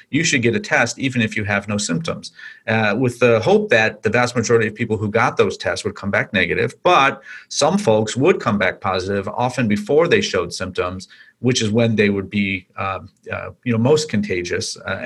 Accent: United States; Listen, I'm from the United States, so I don't really speak English.

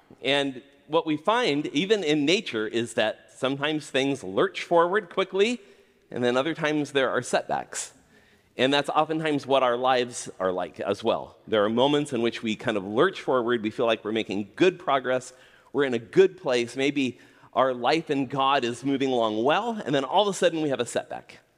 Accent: California, United States; now in Seattle, United States; I come from Southern California, and the spring begins by things just being a little less brown when we have spring there.

